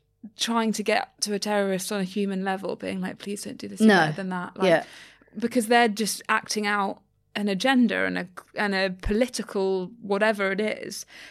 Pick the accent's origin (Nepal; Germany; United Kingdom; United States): United Kingdom; London; I love being a Londoner.